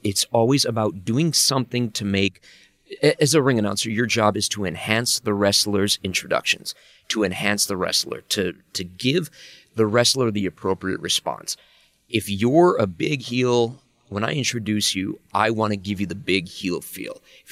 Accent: Chicago, Illinois, United States; I grew up in Chicago. That's how I always said Chicago.

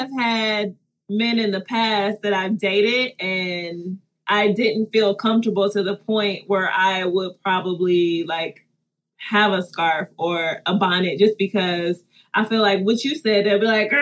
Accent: Detroit, Michigan, United States; I'm a city girl. I'm from Detroit, you know.

